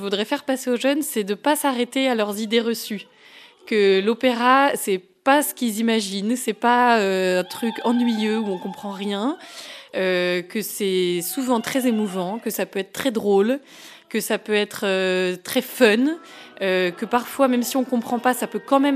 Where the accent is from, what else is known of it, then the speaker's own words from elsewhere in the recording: Paris, Île-de-France, France; parce que je suis parisienne.